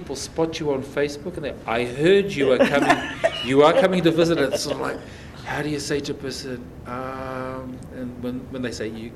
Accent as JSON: {"language": "English", "country": "New Zealand", "said": "We're just a little bit further south than Australia. We are not Australian."}